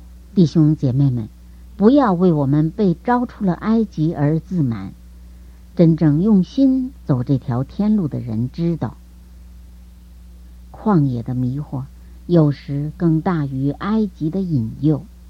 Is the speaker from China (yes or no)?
yes; South China, China; 我出生在大陆南方一个小知识分子家庭，从小就养成了独立思考的习惯。